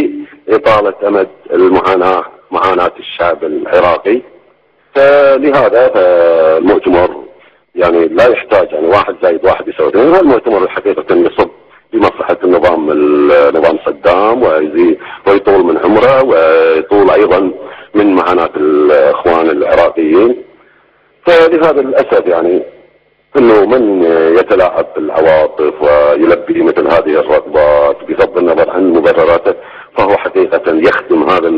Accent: Kuwait; ونحن كشعب كويتي ايضا ندعم البرلمان الكويتي في عدم حضوره

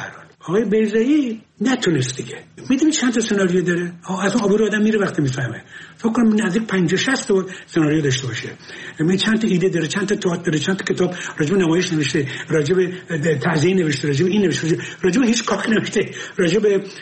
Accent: Abadan, Khuzestan, Iran; من نه، من بچه آبادانم

